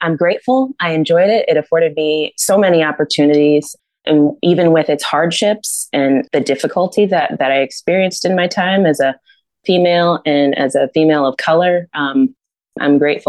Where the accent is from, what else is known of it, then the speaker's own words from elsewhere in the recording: Virginia, United States; My parents live in Virginia, and I grew up right outside of Quantico Marine Corps Base in Northern Virginia.